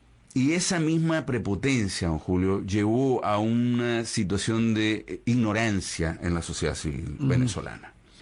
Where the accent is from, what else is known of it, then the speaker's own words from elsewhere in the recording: Chile; yo soy chileno y nosotros salimos de Chile en el gobierno del marxista Salvador Allende.